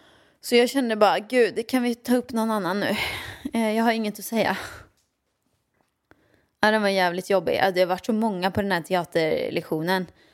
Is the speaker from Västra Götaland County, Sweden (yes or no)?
yes; Åmål, Västra Götaland County, Sweden; Jag växte upp i Åmål med min mamma och pappa, ja.